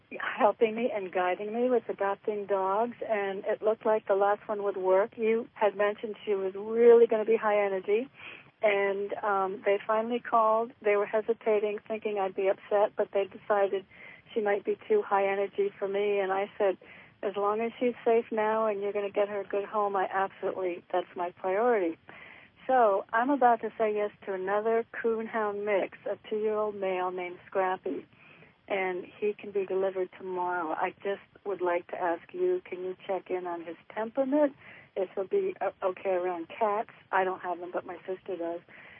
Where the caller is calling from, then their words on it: Connecticut, United States; Hi, Donna. … in Connecticut.